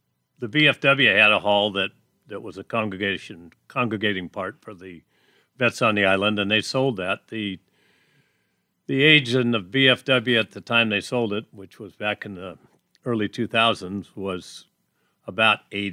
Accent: Tacoma, Washington, United States; You know, what really drove me to try and help vets was when I was growing up in Tacoma.

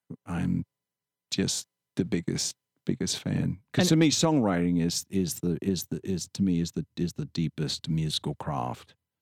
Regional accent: England, United Kingdom; I'm so English about that, but I'm partly French too.

